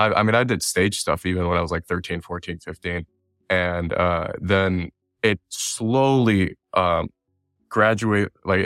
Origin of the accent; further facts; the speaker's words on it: Detroit, Michigan, United States; So yeah, my mom, I grew up in Detroit, Michigan.